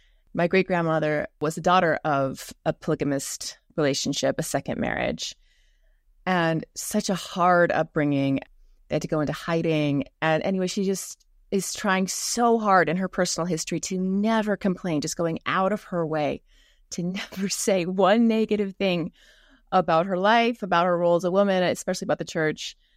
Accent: Allen, Texas, United States; So I grew up in Allen, Texas, in a very devout LDS family.

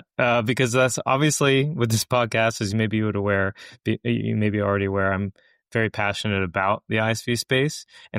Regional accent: Atlanta, Georgia, United States; I grew up outside of the Atlanta region, so I'm be more than happy to go down to your neck of the woods.

